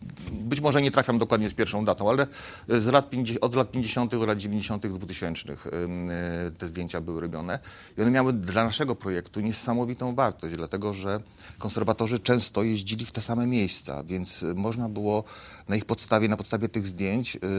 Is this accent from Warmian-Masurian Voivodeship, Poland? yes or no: yes; Olsztyn, Warmian-Masurian Voivodeship, Poland; born there; Ja jeszcze pamiętam, jak ja się urodziłem w Olsztynie.